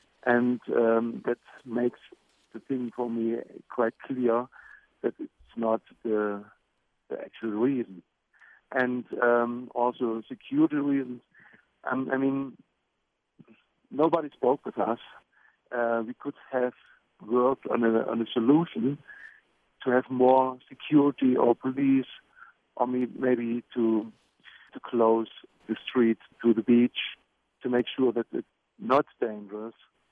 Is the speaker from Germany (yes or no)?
yes; East Germany, Germany; I grew up in East Germany. I remember this very well